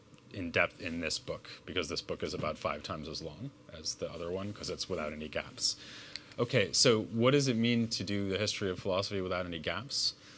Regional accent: United States; Yeah, I mean, as an American, I'm a born marketer.

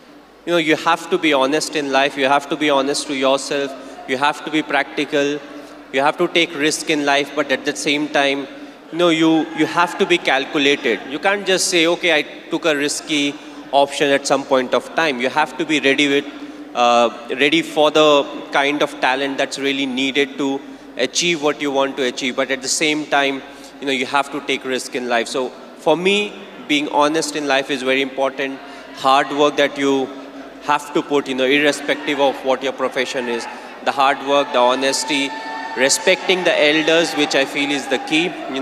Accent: India; As a Indian cricket team, whenever we come here, the people, they come out, they support us.

